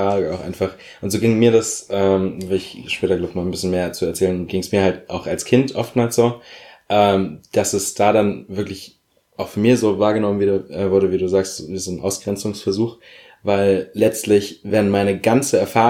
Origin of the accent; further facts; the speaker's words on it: Berlin, Germany; Ich bin in Berlin aufgewachsen